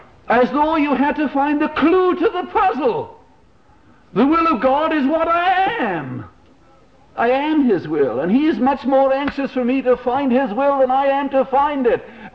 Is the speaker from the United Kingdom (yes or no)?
yes; England, United Kingdom; first language English; Some of my friends have told me that it's obvious that I'm English even before I open my mouth.